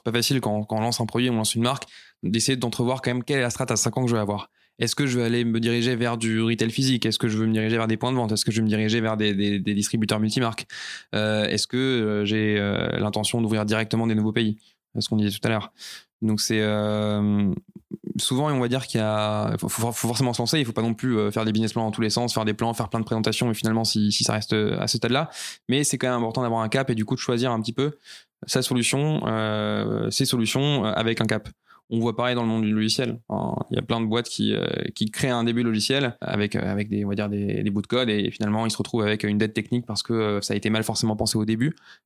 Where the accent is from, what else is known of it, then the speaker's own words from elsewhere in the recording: Grand Est, France; je suis alsacien, je suis très fier d'être alsacien.